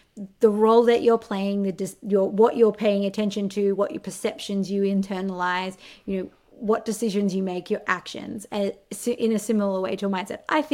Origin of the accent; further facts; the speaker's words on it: Australia; I grew up in Australia